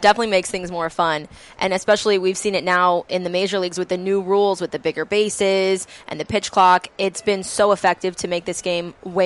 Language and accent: English; Baltimore, Maryland, United States; I mean, I grew up just in Baltimore going to Camden Yards always.